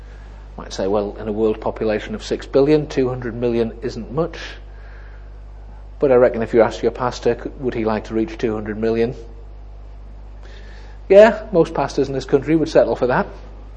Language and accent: English; Sunderland, North East England, United Kingdom; Every day of my life, as I was growing up in Sunderland